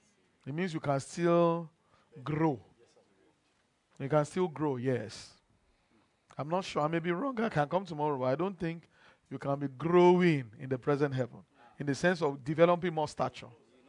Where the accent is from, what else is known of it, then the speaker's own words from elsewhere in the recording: Nigeria; I'm not from Africa. I'm from Nigeria. So you get. They see all of you as the same. Oh, why are you going? When are you going back to Africa? I'm not going back to Africa. I'm going back to Nigeria. As a matter of fact, I'm going to Ibadan.